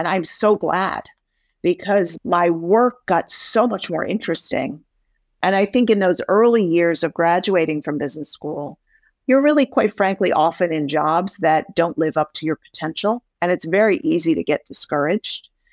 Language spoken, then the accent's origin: English; Rhode Island, United States; in particular in my home state of Rhode Island